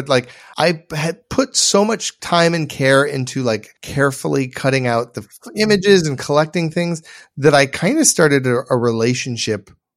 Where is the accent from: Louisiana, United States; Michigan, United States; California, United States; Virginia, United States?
Michigan, United States; No, I grew up in Michigan.